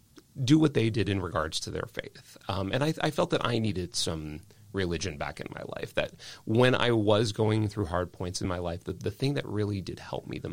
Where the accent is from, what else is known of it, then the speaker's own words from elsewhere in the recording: Peoria, Illinois, United States; also born or lived in Davenport, United States; So I was born in Davenport, Iowa. My dad was a lifelong engineer at Caterpillar. He moved us to Peoria, Illinois in 1987